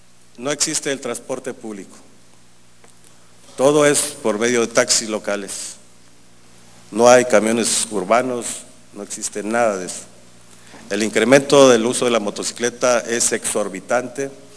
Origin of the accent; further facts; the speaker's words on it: Santiago Ixcuintla, Nayarit, Mexico; Yo soy de Santiago Ixcuintla y es mi deber velar por su bienestar y seguridad.